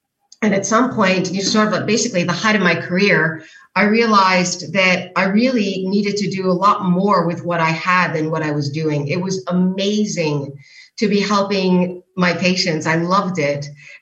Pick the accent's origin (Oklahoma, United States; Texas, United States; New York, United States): New York, United States; New York City; At the moment, I am, in fact, in Cologne, Germany, but I'm a New Yorker, so usually I'm there.